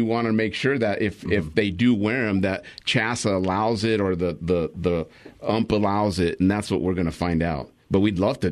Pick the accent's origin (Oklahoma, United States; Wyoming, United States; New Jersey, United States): Wyoming, United States; So I can say the armpit of Wyoming because I'm from Wyoming.